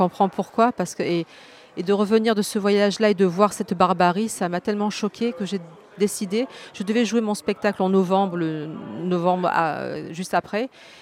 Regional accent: Marseille, Provence-Alpes-Côte d'Azur, France; parce que je suis de Marseille.

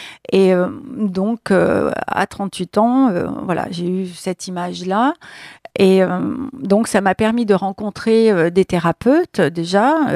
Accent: Grenoble, Auvergne-Rhône-Alpes, France; Donc, je viens de Grenoble. Mmh. Donc, je suis à Avignon

